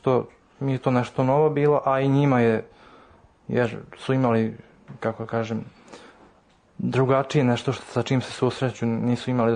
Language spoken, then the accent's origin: Serbian; Sombor, Vojvodina, Serbia; born there; 22 godine i trenutno studiram klavir na Akademiji umetnosti u Novom Sadu, 48 godina. Rođen sam u Somboru